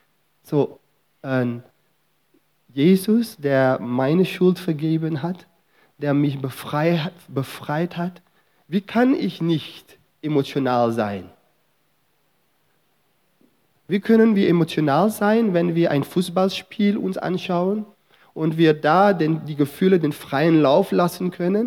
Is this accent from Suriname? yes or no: yes; Suriname; ich bin in Suriname in ein Gebiet aufgewachsen, wo es eine muslimische Gemeinschaft gab.